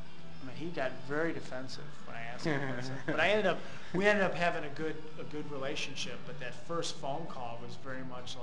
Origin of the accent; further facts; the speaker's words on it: St. Louis, Missouri, United States; I'm from St. Louis.